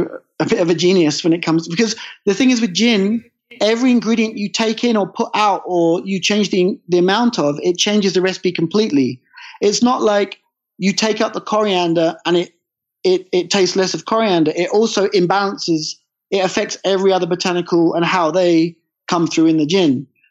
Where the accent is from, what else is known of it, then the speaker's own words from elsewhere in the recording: United Kingdom; I'm British, like yourself, obviously.